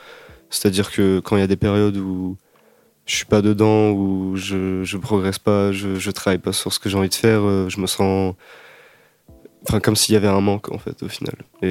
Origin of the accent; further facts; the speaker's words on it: France; also born or lived in England; Non, je suis né en Angleterre.